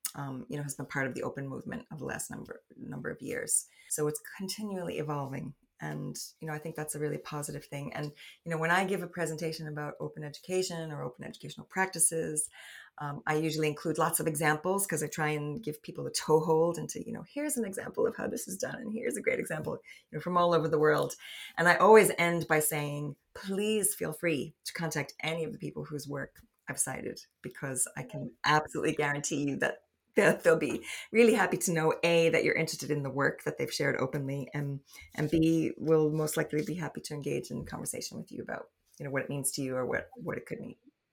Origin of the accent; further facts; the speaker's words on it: New York City, New York, United States; now in Ireland; And, you know, I'm originally from New York City, so I always carry my New York City with me as well.